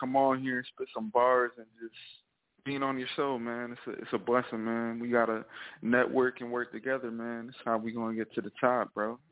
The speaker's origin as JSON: {"language": "English", "town": "Philadelphia", "region": "Pennsylvania", "country": "United States", "said": "I'm from Philadelphia, PA."}